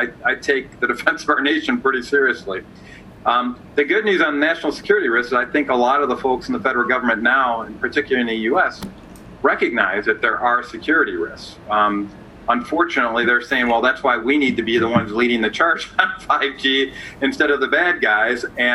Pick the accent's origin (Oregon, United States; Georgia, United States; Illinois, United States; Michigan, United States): Michigan, United States; I come from Michigan, and I'm about 30 minutes outside of the Motor City, Detroit.